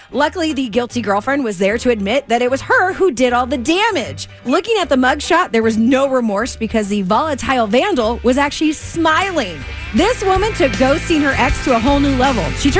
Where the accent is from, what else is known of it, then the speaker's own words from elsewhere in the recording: Rancho Cucamonga, California, United States; Heading back to my hometown of Rancho tonight for the Quakes game.